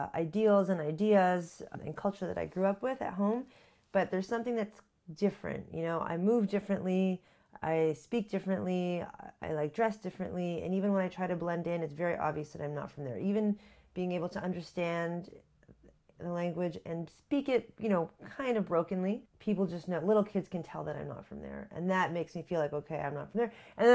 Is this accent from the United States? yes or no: no; Thornhill, Ontario, Canada; definitely a hybrid from growing up in a culturally Filipino home, but in Canada, well, outside of, in Thornhill, essentially.